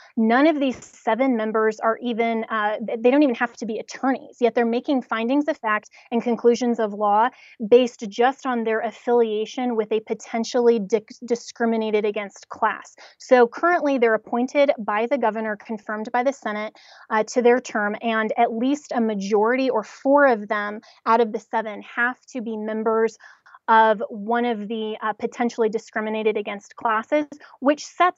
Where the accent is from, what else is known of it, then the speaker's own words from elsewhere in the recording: Colorado, United States; I'm from Colorado